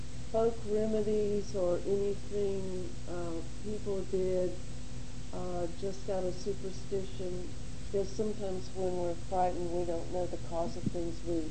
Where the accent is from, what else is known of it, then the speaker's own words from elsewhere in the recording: Kansas, United States; I grew up in Smith County before I returned to it.